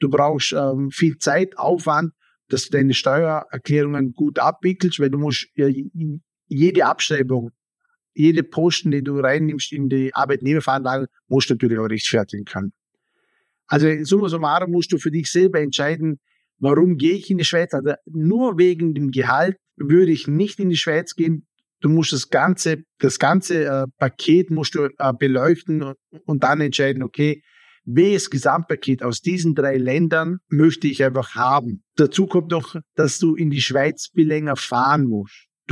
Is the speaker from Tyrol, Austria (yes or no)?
no; Vorarlberg, Austria; Wir haben eine hohe Bürokratie hier in Vorarlberg.